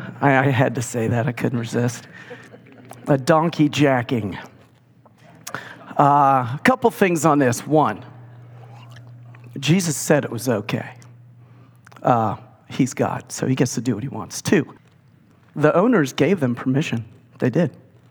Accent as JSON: {"language": "English", "region": "Ohio", "country": "United States", "said": "You know, we're from Ohio, right? We get it."}